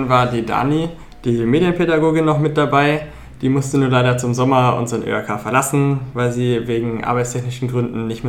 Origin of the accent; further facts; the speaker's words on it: Friedberg, Bavaria, Germany; ich komme aus Friedberg und ich bin Mitglied im ÖAK.